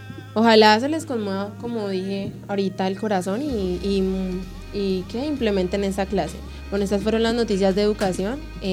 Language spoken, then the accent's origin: Spanish; Cali, Valle del Cauca, Colombia; en Cali, yo vengo de Cali, hola.